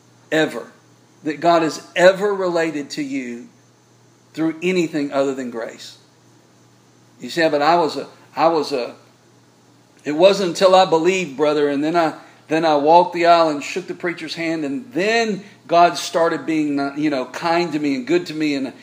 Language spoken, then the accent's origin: English; Mississippi, United States; I'm originally from Mississippi, fixing to is a real word.